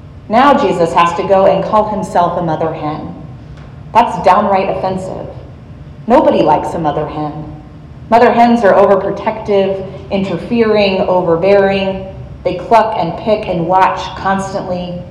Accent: Texas, United States; And in my home state of Texas, Governor Greg Abbott instructed the Department of Family and Protective Services

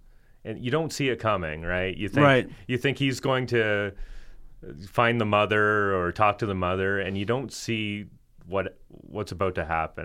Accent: Stratford, Ontario, Canada; I'm from a small town or small city. I'm from Stratford, Ontario, a nice picturesque city, right?

